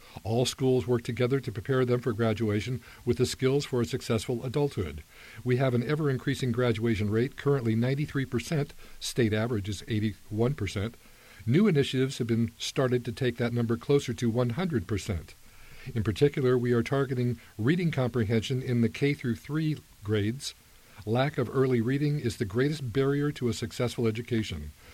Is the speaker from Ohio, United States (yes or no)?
no; Silverton, Oregon, United States; I was born and raised in the Silverton, Mount Angel area, graduated Silverton Union High School before attending OIT.